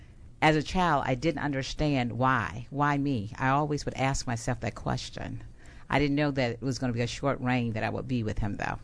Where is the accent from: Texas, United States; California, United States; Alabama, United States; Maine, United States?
Alabama, United States; Montgomery; I am from Montgomery, Alabama.